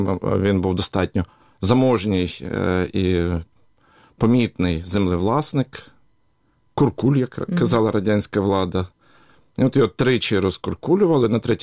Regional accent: Zhytomyr Oblast, Ukraine; Народився на Житомирщині. От, 3 роки повернувся на Житомирщину.

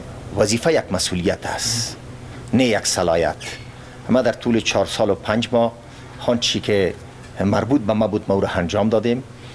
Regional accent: Afghanistan; ما افغانستان کشورم است، وطنم است

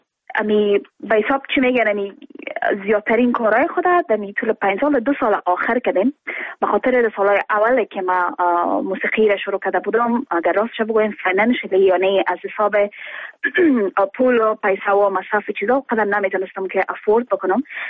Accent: Afghanistan; من از افغانستان هستم، ولایتش فکر میکنم فرق نمیکنم که از کجای افغانستان ما شما افغان هستیم

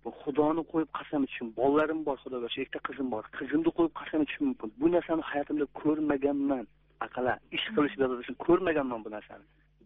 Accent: Olmaliq, Tashkent Region, Uzbekistan; Eng meni O'zbekistondan, Namangandan, Andijondan, men o'zim Olmaliqdan.

